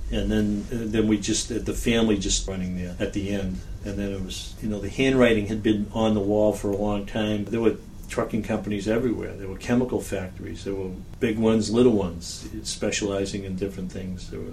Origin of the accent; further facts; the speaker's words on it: Boston, Massachusetts, United States; also born or lived in Jamaica Plain / Dorchester; now in Peabody, United States; I was born in Boston, raised in Jamaica Plain until I was about 18. Lived in a housing project in Jamaica Plain. And then my parents bought a house when I was 18. We moved to Dorchester.